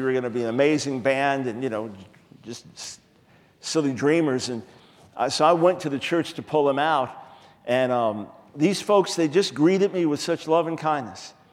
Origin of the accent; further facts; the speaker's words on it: New York, United States; also born or lived in Pensacola; now in North Carolina, United States; Whenever I travel, if someone says, where are you from? I always say New York. I live in North Carolina, but from New York.